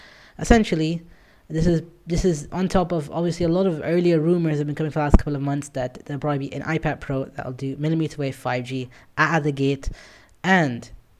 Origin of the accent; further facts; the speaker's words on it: Pakistan; I would argue, I frankly say, as a Pakistani, we could put together plants